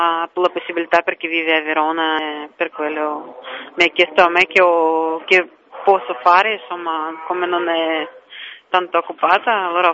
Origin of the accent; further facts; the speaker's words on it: Chișinău, Moldova; io vengo da Chișinău, Moldavia, Chișinău.